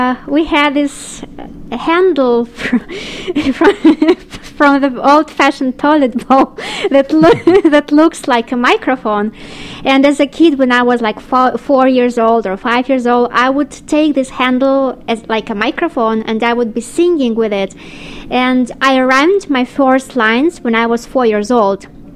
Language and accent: English; Moldova; English is a second language; Yeah, I'm from Moldova, one of the smallest countries in the world, with the largest wine cellar in the world.